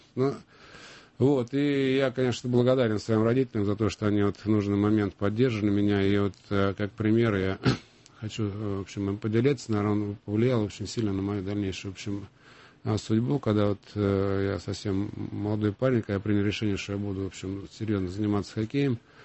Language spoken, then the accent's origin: Russian; Moscow, Russia; Я родился в Москве, в Бескудниково, в общем, в рабочем поселке, как они раньше назывались, в бараке.